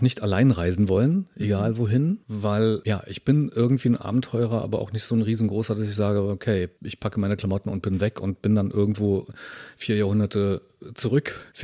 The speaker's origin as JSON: {"language": "German", "region": "Brandenburg", "country": "Germany", "said": "ich komme nicht direkt aus Berlin, ursprünglich aus dem Land Brandenburg"}